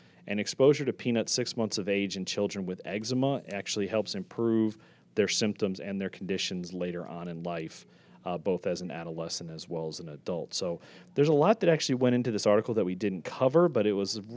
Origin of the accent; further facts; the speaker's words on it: Maryland, United States; I was going to say, I grew up in Maryland and you're in Pennsylvania